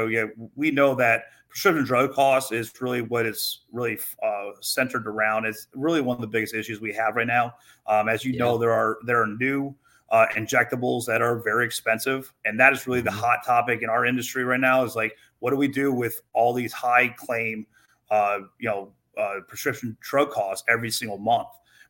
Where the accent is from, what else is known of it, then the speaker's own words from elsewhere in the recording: Ohio, United States; moved away; I grew up originally in Ohio, and I moved out here, a while ago, with my, now wife.